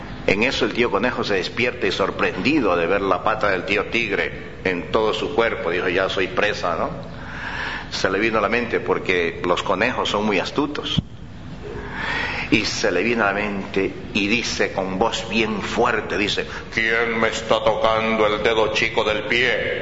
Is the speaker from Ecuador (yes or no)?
yes; Ecuador; pero son muy populares en mi país, en Ecuador